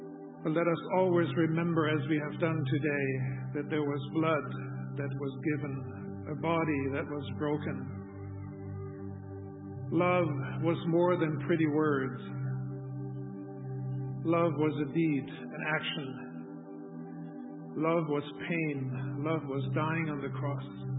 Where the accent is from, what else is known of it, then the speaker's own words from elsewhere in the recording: Germany; English is a second language; like I grew up in Germany